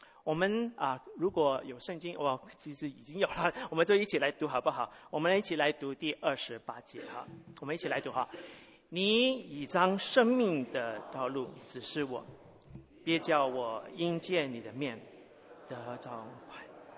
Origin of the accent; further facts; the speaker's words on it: Hong Kong; 我一年级的时候，我是从香港长大，我一年级的时候开始学英文哈